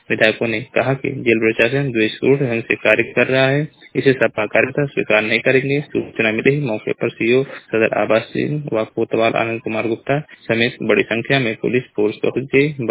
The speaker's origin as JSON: {"language": "Hindi", "town": "Maharajganj", "region": "Uttar Pradesh", "country": "India", "said": "मैं जिला महाराजगंज का निवासी हूँ।"}